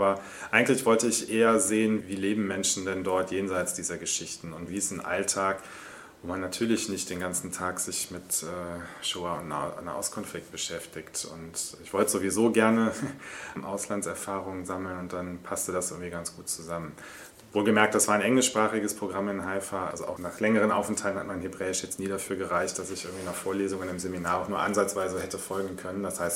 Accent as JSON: {"language": "German", "town": "Cologne", "region": "North Rhine-Westphalia", "country": "Germany", "tie": "born or raised there", "said": "ich bin, glaube ich, einer der wenigen hier im Haus, der tatsächlich in Köln groß geworden ist. Bin also hier zur Schule gegangen, habe hier Abitur gemacht"}